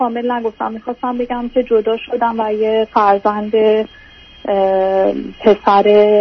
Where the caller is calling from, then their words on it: Canada; من مزاحمتون شدم، از کانادا هستم.